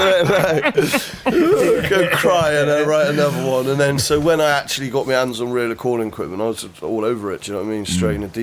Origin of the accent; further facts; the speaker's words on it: Bath, South West England, United Kingdom; also born or lived in Doncaster; I was born in Doncaster, I moved to Bath when I was a kid, grew up in like Larkhall, Snow Hill area.